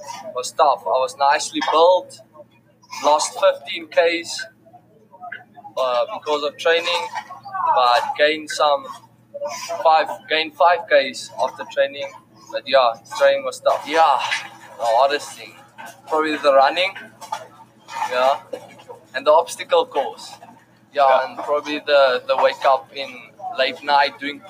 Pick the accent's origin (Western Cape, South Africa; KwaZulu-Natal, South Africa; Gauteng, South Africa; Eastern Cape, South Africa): Eastern Cape, South Africa; Port Elizabeth; I come from the Eastern Cape, Port Elizabeth, 1,800 k's from here, so it's quite far from home.